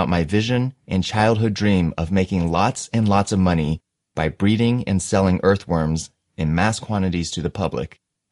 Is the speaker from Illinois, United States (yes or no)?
yes; Illinois, United States; born there; Although I was born in Illinois, my only memories of that period of my life were jumping off a diving board that was 12 feet high and catching fireflies.